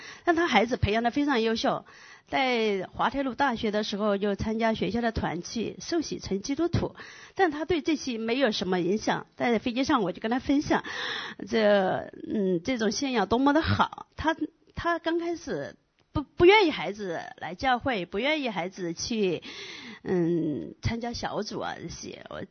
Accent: China; 因为说实在的，我们中国人真的还是很自我，觉得自己很自以为是

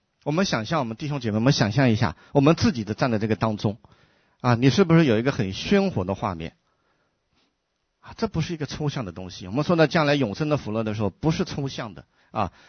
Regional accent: Yongzhou, Hunan, China; born there; moved away; 我离开我出生的地方那个湖南永州已经有好多好多年了啊，我最上一次去是在1992年啊，已经是整整的多少年了，快30年了

